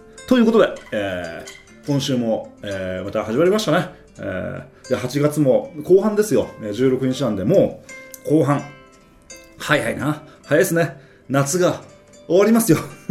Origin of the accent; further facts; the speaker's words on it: Kurume, Fukuoka, Japan; 僕の地元の九州、僕は九州の福岡県の久留米が地元なんだけど、